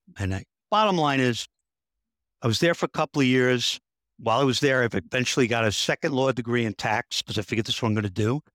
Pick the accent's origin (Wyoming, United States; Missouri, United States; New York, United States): New York, United States; New York City; And I grew up in the North Bronx, right? I think I'm street smart.